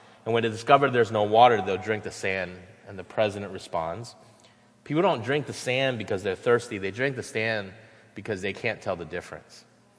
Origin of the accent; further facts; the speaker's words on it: Florida, United States; also born or lived in South Korea; So, yeah, like he shared, I grew up in Florida. My wife grew up there as well, attended school there. My children will go to that university as well. But also, I was originally born in South Korea, so I am a southerner by every sense of that word